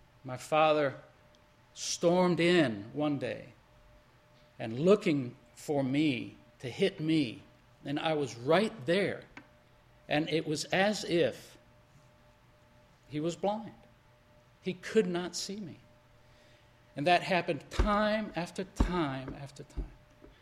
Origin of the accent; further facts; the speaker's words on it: Panama; first language Spanish; English is a second language; also born or lived in Cuba; I was a missionary kid. I was born in Cuba. I was raised in Panama. Spanish is my first language.